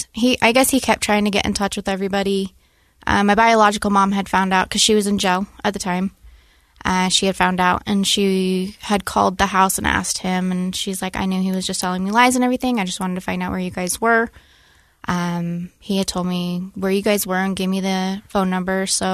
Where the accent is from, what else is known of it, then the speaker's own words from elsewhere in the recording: Ogden, Utah, United States; So I'm from Ogden. I was a crazy kid, I guess.